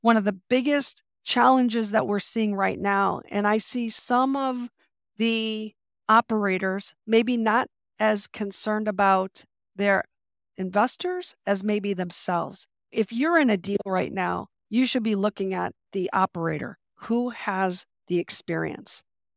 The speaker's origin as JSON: {"language": "English", "town": "Chicago", "region": "Illinois", "country": "United States", "lives_now": "San Diego, United States", "said": "So originally I'm from Chicago. I live in San Diego now. Been around back and forth, back to Chicago, back to California."}